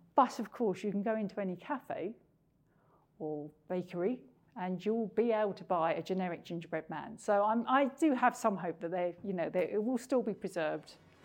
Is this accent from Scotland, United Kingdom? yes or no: yes; Scotland, United Kingdom; accent: Scottish; Otherwise, it'll be worse than my Scottish accent if I try and do it without glasses.